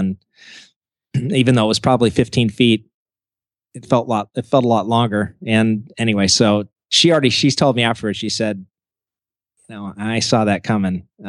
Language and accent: English; Washington, United States; I grew up in Eastern Washington and we moved over there for several years.